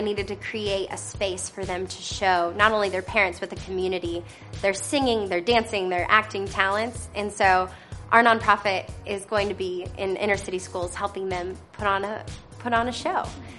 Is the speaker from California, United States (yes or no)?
yes; Los Angeles, California, United States; I'm from Los Angeles, California, and this is my first year on the team.